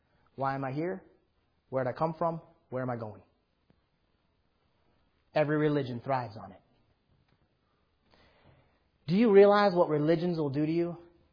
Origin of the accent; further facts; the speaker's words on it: United States; I appreciate all the luxuries that comes with being an American